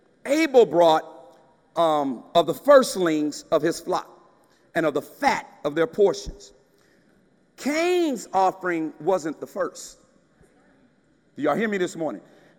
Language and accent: English; Texas, United States; And y'all, back in the day, I'm from Texas.